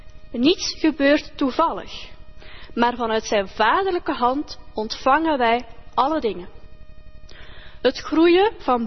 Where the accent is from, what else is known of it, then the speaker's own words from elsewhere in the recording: Leuven, Flanders, Belgium; Leuven, de stad in België waar ik ben geboren en opgegroeid